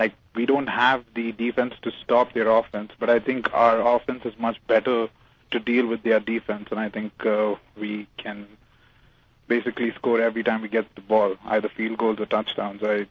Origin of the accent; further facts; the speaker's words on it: India; now in Toronto, Canada; I'm from Toronto. Originally from India, but... sort of now been in Toronto for 7 years now.